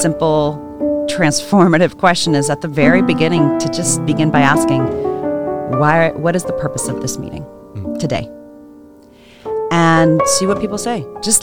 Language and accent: English; Zimbabwe; born there; My mother is Indian. My father is white American. And I was born in Zimbabwe.